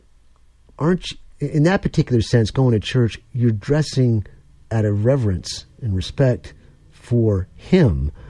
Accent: New York, United States; Yeah, I know. I'm from New York originally.

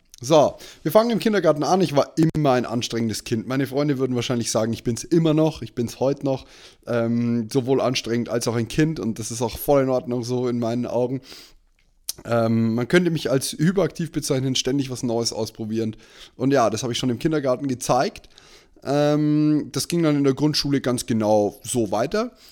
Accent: Bavaria, Germany; ich komme aus Bayern

